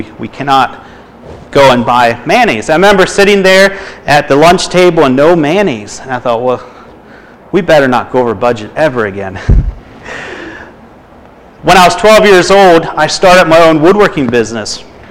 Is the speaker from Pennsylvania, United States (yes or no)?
yes; Philadelphia, Pennsylvania, United States; also born or lived in Miami, United States; So the city is close to my heart, and I was born in Miami, Florida. And if I told you my whole history, we'd be here till 1 o'clock in the morning. But I ended up being raised in Philadelphia.